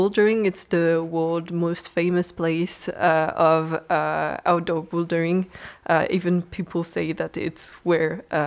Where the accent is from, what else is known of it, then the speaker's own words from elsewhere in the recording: France; English is a second language; so I'm from France and I study in UTC. It's in Compiègne.